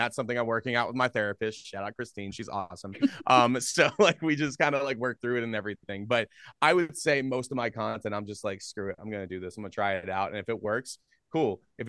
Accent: Philadelphia, Pennsylvania, United States; So I grew up in Philadelphia area.

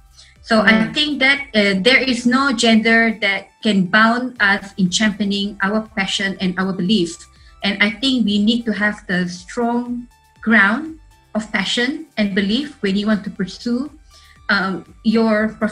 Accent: Sarawak, Malaysia; English is a second language; Well, I myself actually, I'm a Bidayu. I'm originally from Sarawak, and as you know that growing up in a rural area, just like many of my friends, it was not easy, but it's definitely worth it.

